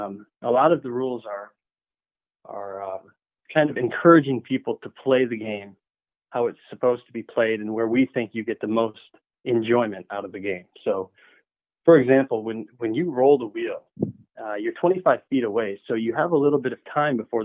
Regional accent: Michigan, United States; now in Vero Beach, United States; Shane's brother. We grew up in Michigan. Shane's still in Grand Rapids, Michigan. I moved down to Vero Beach, Florida.

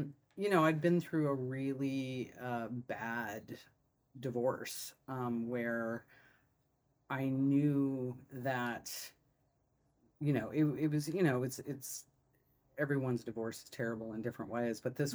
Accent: Nebraska, United States; and I grew up in Nebraska where everything is like, well, we'd like some sports with our sports, please.

